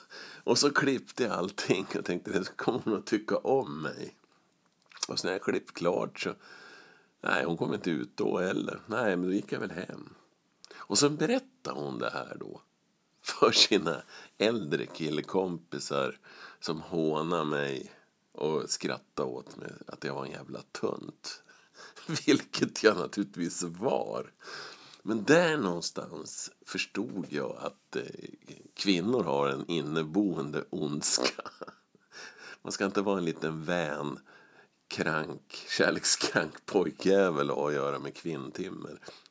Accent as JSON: {"language": "Swedish", "town": "Västerås", "region": "Västmanland County", "country": "Sweden", "tie": "born or raised there", "said": "Jag växte upp där i Hammarby i Västerås."}